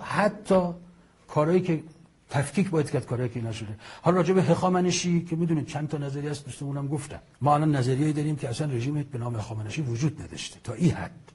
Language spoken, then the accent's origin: Persian; Iran; این یک برای من به عنوان یک ایرانی افتخار آفرینه.